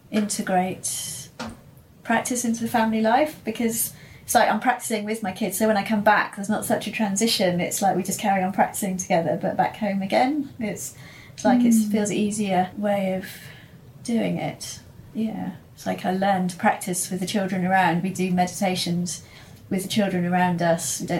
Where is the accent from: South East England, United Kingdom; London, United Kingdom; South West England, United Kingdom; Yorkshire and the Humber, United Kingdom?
South West England, United Kingdom; growing up in Devon, I'm very much into that side of things